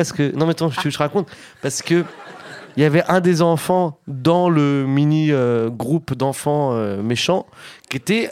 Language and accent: French; France; Que moi, en tant que Français, j'ai pas compris.